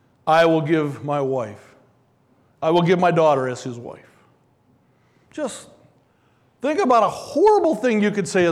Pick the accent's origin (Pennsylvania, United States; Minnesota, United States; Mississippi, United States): Minnesota, United States; I'm just going to be frank with you because I'm from Minnesota.